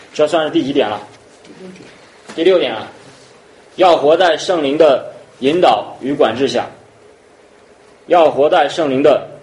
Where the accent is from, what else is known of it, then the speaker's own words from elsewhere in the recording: China; 等候神不是说就是我们中国人想的啊